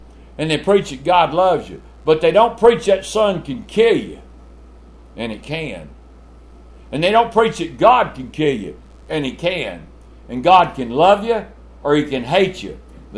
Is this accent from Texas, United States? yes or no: yes; Texas, United States; I was raised in South Texas, 100 degrees. We were raised without air conditioning, but I could always find a way to cool off.